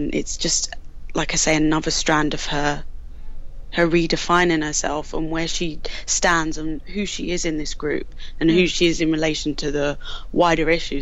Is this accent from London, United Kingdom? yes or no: yes; London, United Kingdom; accent: East London; I get to keep my East London accent.